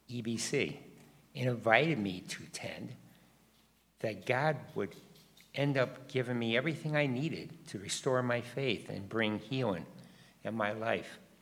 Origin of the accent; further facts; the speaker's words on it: East Hartford, Connecticut, United States; I was raised in East Hartford by two loving parents as far back as I can remember.